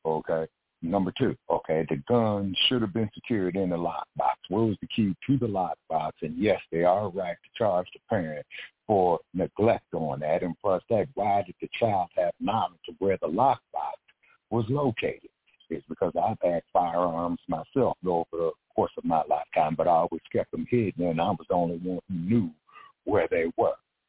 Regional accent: Los Angeles, California, United States; Mr. Talk, because I'm from Los Angeles, you know, where you have police department and what have you

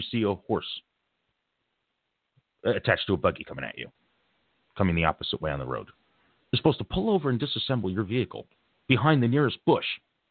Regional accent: Caldwell, New Jersey, United States; In Caldwell, New Jersey, I grew up near Caldwell. I know exactly where this place is.

